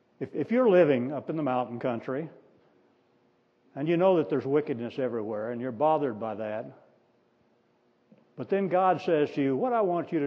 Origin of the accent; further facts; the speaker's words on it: Arkansas, United States; I grew up in Arkansas, and storms are just a part of life there.